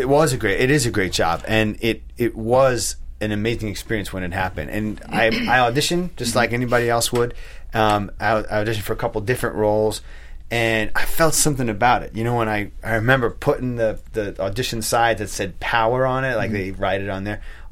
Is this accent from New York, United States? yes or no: yes; Islip, New York, United States; And I'm like a couple cities over, towns over from that in Long Island. I'm from Islip.